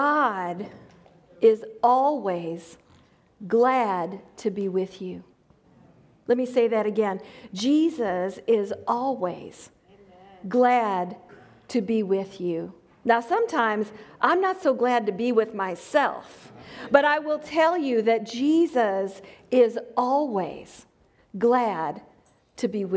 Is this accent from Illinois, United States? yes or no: yes; Peoria, Illinois, United States; now in Waco, United States; I'm from Waco, Texas. I don't have the y'all drawl, so maybe you can tell I'm not from Waco originally. I'm from Illinois, Peoria, Illinois, a little town about 2 hours south of Chicago.